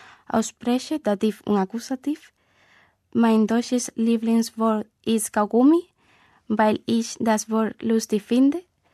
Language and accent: German; Seville, Andalusia, Spain; German is a second language; Ich komme aus Spanien, Sevilla. Ich bin 1996 geboren.